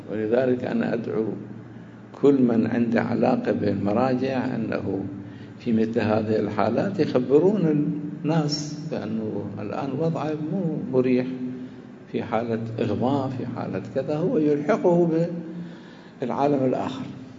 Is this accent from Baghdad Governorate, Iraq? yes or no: no; Najaf, Najaf Governorate, Iraq; كان عندنا في النجف الأشرف مرجع